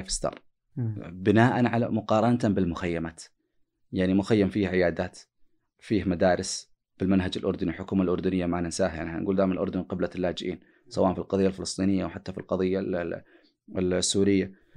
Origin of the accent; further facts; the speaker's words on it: Saudi Arabia; آخر شيء جاءوا قالوا لي أنت من وين؟ قلت أنا من السعودية. قال أنت سعودي؟ قلت إيه.